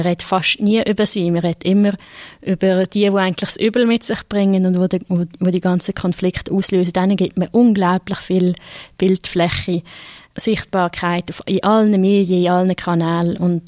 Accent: Switzerland; Ich habe da als Schweizerin ja doch sehr viel Freiheiten, mich zu äußern

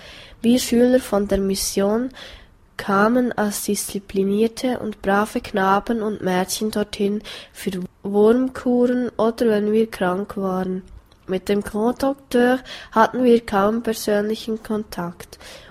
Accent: Gabon; moved away as an adult; So kam ich 1963 nach New York. Bei Vorstellungen sagte ich, ich komme aus Gabun.

